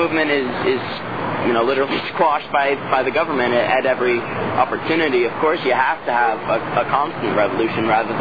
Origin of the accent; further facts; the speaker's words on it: Texas, United States; I grew up in Texas.